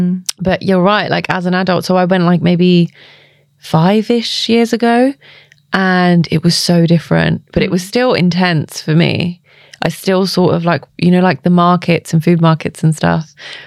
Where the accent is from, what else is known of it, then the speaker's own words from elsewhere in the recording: London, United Kingdom; Yeah, so born and brought up in London, but my family is from India, from Punjab.